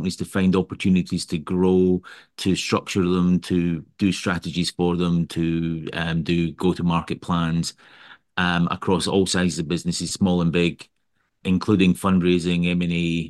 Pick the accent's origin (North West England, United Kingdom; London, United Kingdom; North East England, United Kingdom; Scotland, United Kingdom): Scotland, United Kingdom; accent: Scottish; But I started out life in Scotland, you can tell with my accent, in construction, of all things.